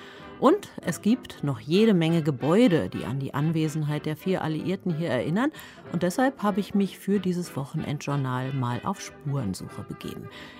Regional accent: Berlin, Germany; Ich bin nämlich in Berlin-Zehlendorf zur Schule gegangen

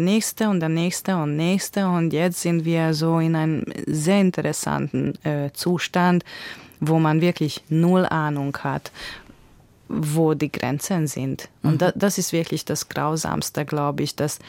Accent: Hungary; first language Hungarian; German is a second language; ich spreche Ungarisch, Ungarisch ist meine Muttersprache und das ist am tiefsten in mir natürlich und die ungarische Kultur halte ich für sehr wichtig

